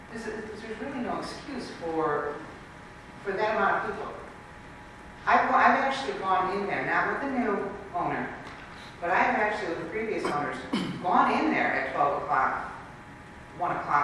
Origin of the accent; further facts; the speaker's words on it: Aurora, United States; I know, I come from Aurora. I lived in Aurora for years.